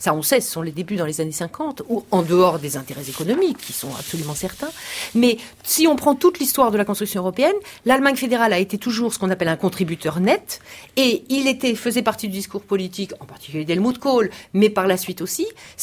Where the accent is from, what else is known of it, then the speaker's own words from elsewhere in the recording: France; moi en tant que Française